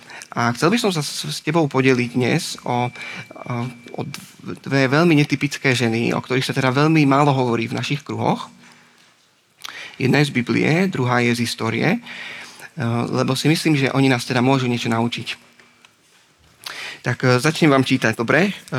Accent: Revúca, Banská Bystrica Region, Slovakia; som z Revúcej a na vysokej škole nás učili, že keď chceš povedať niečo zo srdca, tak si sadni blízko k poslucháčom.

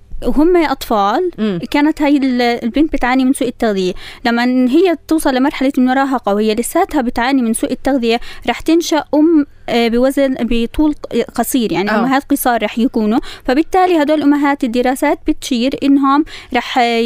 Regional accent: Palestine; فإحنا ما في بتوقعش عندنا في فلسطين نسبة كتير كبيرة من المشاكل

